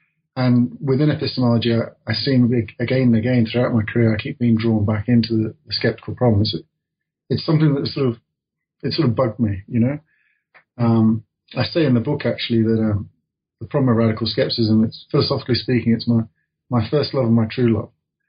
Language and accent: English; Midlands, United Kingdom; I come from the Midlands in England.